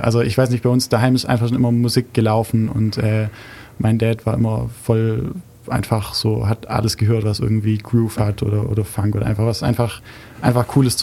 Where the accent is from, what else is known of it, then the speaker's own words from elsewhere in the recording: Biberach, Baden-Württemberg, Germany; now in Freiburg, Germany; ich komme aus Biberach. Ursprünglich, jetzt wohne ich in Freiburg, aber ich komme aus Biberach.